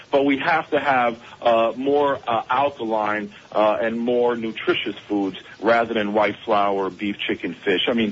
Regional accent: New York City, New York, United States; You know, I grew up in Brooklyn, New York, and we hung our clothes, four family homes next to each other, so everybody got to see each other's laundry.

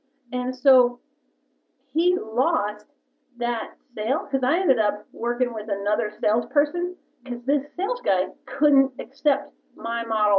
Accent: Dallas, Texas, United States; Well, I grew up with Lance in Dallas. That's where we both grew up.

